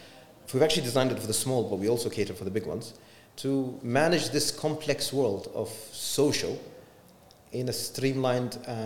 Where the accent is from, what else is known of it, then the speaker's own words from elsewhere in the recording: Oman; So I think when I was in the States, the first person that he knew I was from Oman, he jokingly, students, he said, so do you have an oil tap in your garden?